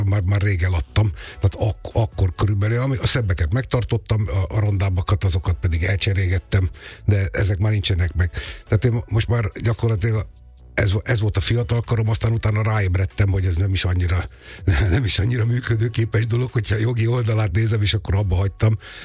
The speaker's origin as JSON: {"language": "Hungarian", "town": "Dombóvár", "region": "Tolna", "country": "Hungary", "tie": "born or raised there", "said": "én Dombaváron nőttem föl"}